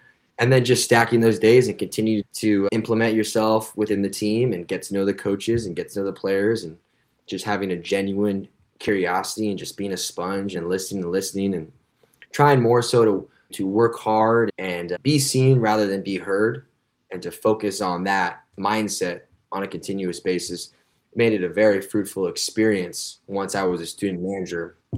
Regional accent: Pleasanton, California, United States; now in San Diego, United States; here on the West Coast, San Diego, born and raised in California in the Bay Area, Pleasanton.

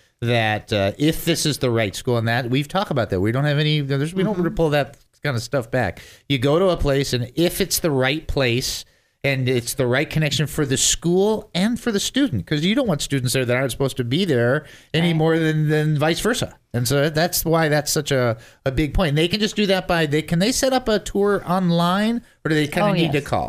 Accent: Detroit, Michigan, United States; originally I'm from Detroit, so I'm a Detroit Lions fan.

